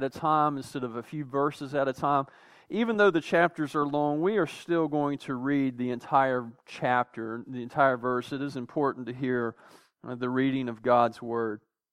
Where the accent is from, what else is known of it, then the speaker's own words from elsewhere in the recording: the South, United States; I'm a Southerner, you know, and I'm thankful for it.